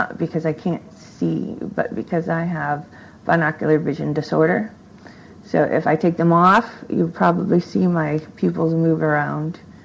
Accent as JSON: {"language": "English", "region": "Midwest", "country": "United States", "said": "I'm from the Midwest. We lived in the snow as a kid."}